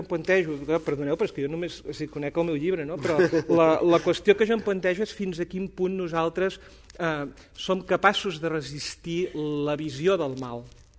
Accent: Catalonia, Spain; estem vivint precisament en una època com a catalans en què la qüestió moral és molt central

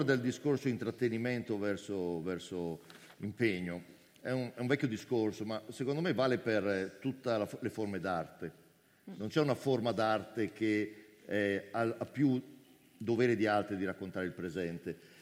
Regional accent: Cremona, Lombardy, Italy; born there; Sono nato a Cremona, vivo spesso a Roma o nelle Marche, ho una famiglia in Russia

